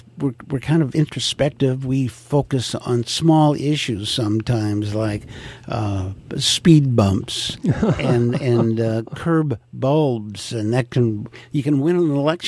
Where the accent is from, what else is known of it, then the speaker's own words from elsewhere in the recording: Chicago, Illinois, United States; I was born in Chicago, grew up there, went to school there.